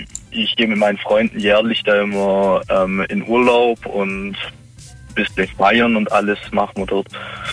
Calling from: Esslingen, Baden-Württemberg, Germany; Ich komme aus Esslingen.

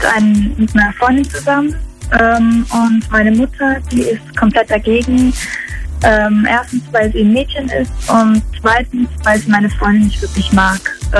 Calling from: Frankenthal, Rhineland-Palatinate, Germany; Ich bin 17 Jahre alt und komme aus Frankenthal.

